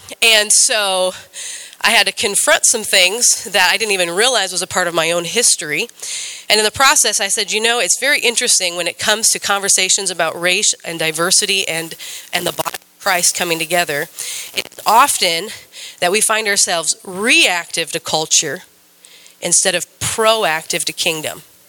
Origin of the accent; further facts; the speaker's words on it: Ohio, United States; I grew up in Northeast Ohio where the diversity factor there was that we lived amongst Amish.